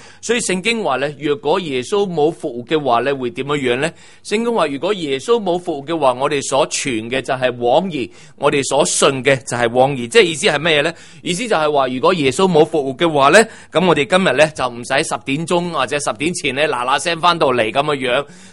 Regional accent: Hong Kong; 我哋香港人咧就系生活系好忙碌

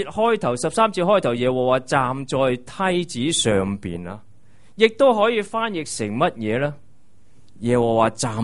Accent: China; 1989年当我们中国人仍然处于六四的悲痛之时

